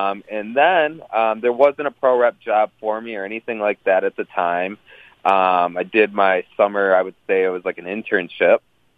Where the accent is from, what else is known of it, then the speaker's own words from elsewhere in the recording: Detroit, Michigan, United States; Well, I grew up in the Metro Detroit area. So I played, you know, hockey in the Metro Detroit area